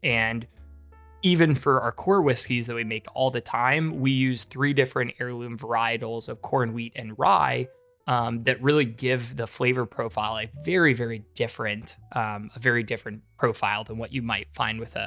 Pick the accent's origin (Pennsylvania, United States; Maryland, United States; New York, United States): Maryland, United States; We're both from Maryland, but we had known each other for a really long time.